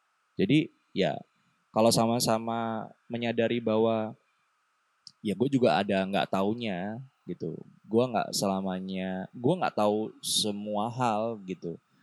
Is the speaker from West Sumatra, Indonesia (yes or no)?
no; Surabaya, East Java, Indonesia; gue bisa pakai bahasa Jawa dan gue lahir di Surabaya, gede dan lama di Surabaya gitu ya.